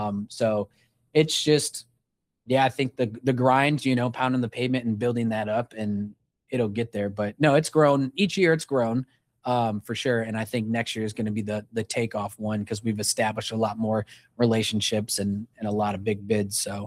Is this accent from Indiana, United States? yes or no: yes; South Bend, Indiana, United States; I'm from South Bend, Indiana, so small, not very big.